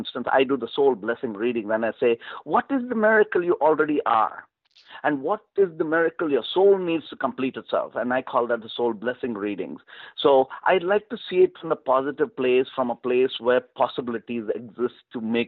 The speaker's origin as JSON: {"language": "English", "region": "South India", "country": "India", "tie": "born there", "said": "For instance, I'm born in this body with a brown skin, like I was born in South India."}